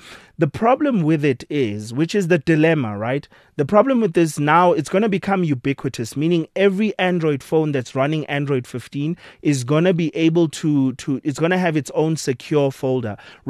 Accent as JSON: {"language": "English", "country": "South Africa", "said": "being a South African citizen, is just how SARS is able to collect and calculate our taxes."}